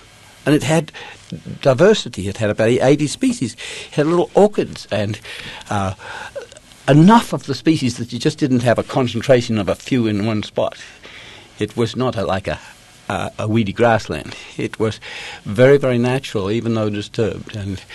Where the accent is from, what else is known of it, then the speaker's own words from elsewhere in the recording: Australia; I'm Australian in background